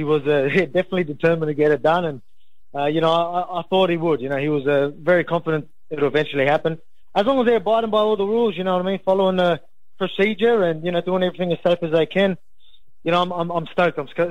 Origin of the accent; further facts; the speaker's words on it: Wollongong, New South Wales, Australia; I'm from the Gong. I'm still a Gong boy.